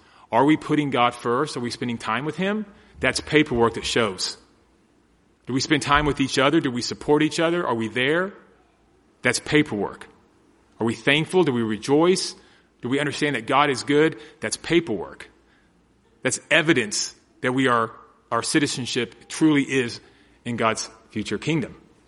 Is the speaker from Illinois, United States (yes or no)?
no; Texas, United States; I could say, well, I'm an American. I'm from Texas.